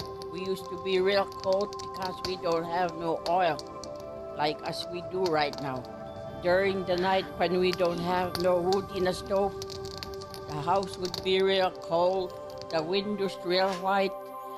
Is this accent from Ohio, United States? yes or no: no; Koyuk, Alaska, United States; born there; And I was born in Koyuk, September 14, 1932.